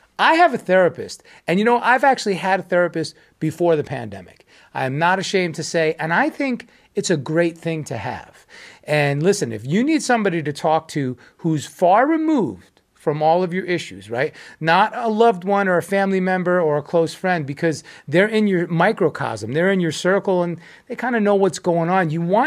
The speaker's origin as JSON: {"language": "English", "country": "United States", "said": "Well, speaking from as an American, in Europe with the Ukraine and Russia."}